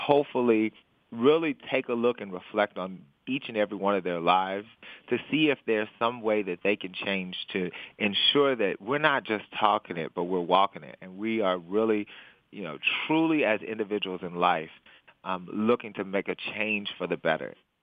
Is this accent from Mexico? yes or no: no; Murray, Kentucky, United States; when I was growing up in Murray, Kentucky